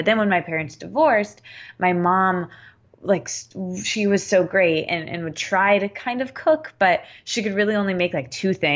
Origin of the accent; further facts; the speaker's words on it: Midwest, United States; I'm Midwestern. I grew up in the Midwest, and I still live there now. Not where I grew up, but in the Midwest.